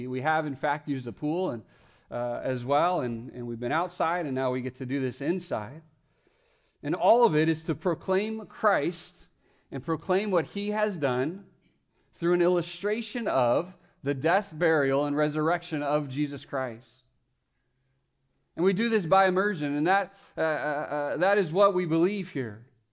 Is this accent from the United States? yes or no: yes; Fresno, California, United States; Well, growing up in Fresno, California with three brothers